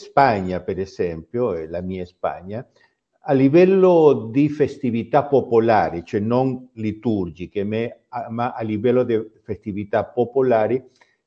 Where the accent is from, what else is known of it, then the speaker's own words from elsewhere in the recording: Lima, Peru; born there; Italian is a second language; Io sono nato in Perù, a Lima, capitale del Perù